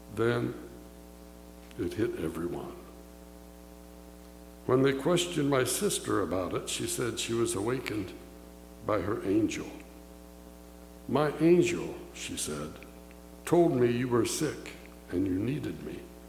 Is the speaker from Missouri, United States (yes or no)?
yes; Independence, Missouri, United States; from Independence, Missouri.